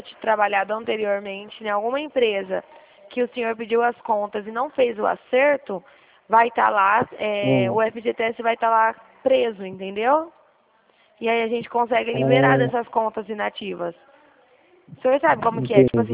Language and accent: Portuguese; Dracena, São Paulo, Brazil; eu sou do estado de São Paulo, Dracena.